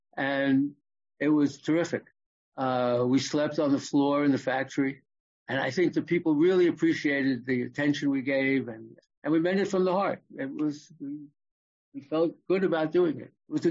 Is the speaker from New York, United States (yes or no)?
yes; New York, United States; I'm a New Yorker, born and bred, and still.